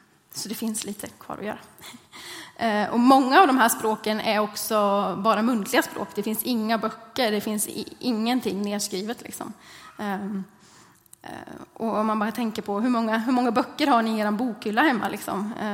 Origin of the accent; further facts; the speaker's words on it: Askeby, Östergötland, Sweden; Jag kommer från Askeby som ligger utanför Linköping. Där är jag född, uppvuxen. Där gick jag i söndagsskola och scouter i en liten missionskyrka.